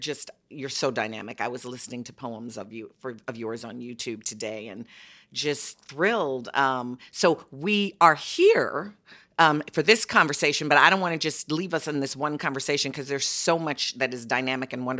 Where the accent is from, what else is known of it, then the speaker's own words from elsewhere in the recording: Chicago, Illinois, United States; I'm from Chicago and I had five generations under one roof.